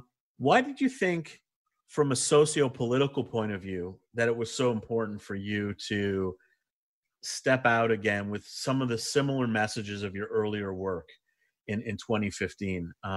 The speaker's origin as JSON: {"language": "English", "country": "Canada", "said": "I'm proud as a Canadian to say that even … makes an appearance on some of the work."}